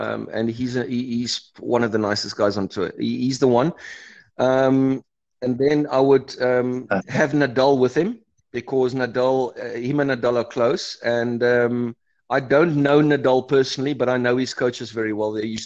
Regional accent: Cape Town, Western Cape, South Africa; now in Johannesburg, South Africa; I grew up in Cape Town, and after my pro career, I built my dream house there on the ocean and living on the beach.

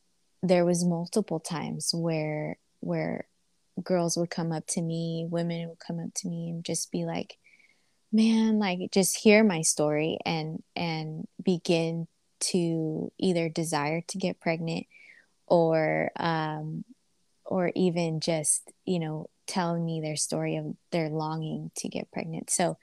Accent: San Diego, California, United States; So since I'm from San Diego, I was like, okay, I'm going to give birth there. My mom and dad are there. My whole family's there.

